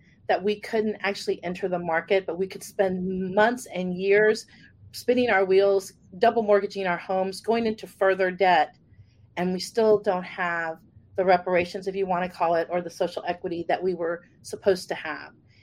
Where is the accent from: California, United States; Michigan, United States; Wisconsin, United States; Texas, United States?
Texas, United States; because I'm from Texas and I spent a lot of time in Oklahoma